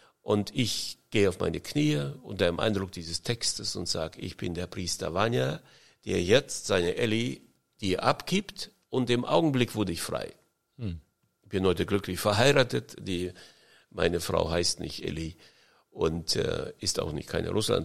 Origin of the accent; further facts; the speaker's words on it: Estonia; moved away; ich komme ja aus Estland, von den dortigen Evangeliums-Christen-Baptisten-Gemeinden und dann später Methodisten-Gemeinden.